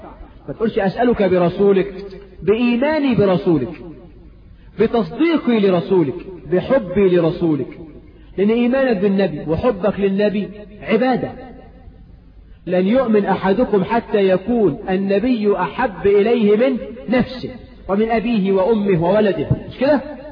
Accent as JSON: {"language": "Arabic", "country": "Egypt", "said": "اللهم اجعل بلدنا مصر آمنة مطمئنة"}